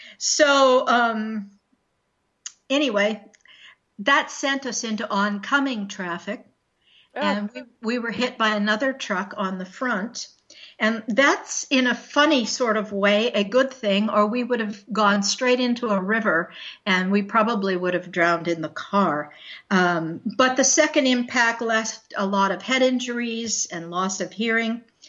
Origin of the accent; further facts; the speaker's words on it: Ontario, Canada; now in United States; I come from the northern shores of Lake Erie around the Great Lakes. I was raised in Ontario, Canada, so hello to all the Canadian people out there. I was raised in a rural farming background, and now I have dual citizenship.